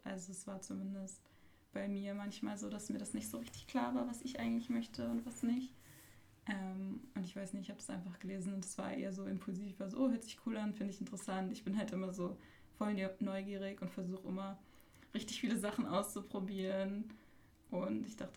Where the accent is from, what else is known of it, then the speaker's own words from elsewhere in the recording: Flensburg, Schleswig-Holstein, Germany; ich bin 21 Jahre alt und ich komme auch aus Flensburg, aber wohne jetzt nicht mehr da und studiere in einer Kleinstadt im Osten Naturschutz.